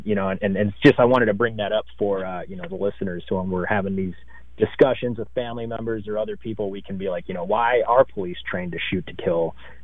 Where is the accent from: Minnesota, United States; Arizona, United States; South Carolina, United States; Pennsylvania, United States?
Arizona, United States; I grew up in Arizona. I am Latino, of Latino descent, Mexican, Native American heritage.